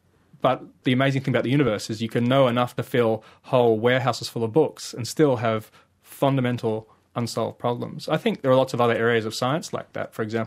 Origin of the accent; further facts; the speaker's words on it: Sydney, New South Wales, Australia; Yeah, I grew up on the Northern Beaches.